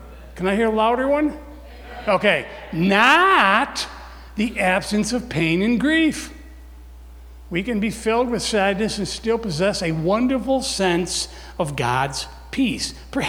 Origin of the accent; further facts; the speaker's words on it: Morrisville, New York, United States; We're from Morrisville, New York. About 5 miles away is a place called Nelson